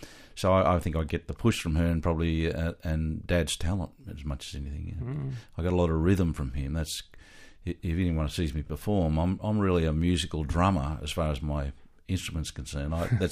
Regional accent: Australia; accent: Australian; I think they actually still probably find my Aussie accent a bit funny to handle too.

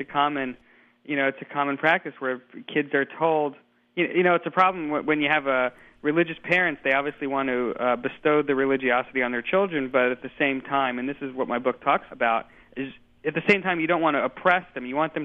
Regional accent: Bible Belt, United States; growing up in the Bible Belt in the United States, there are churches on every street corner

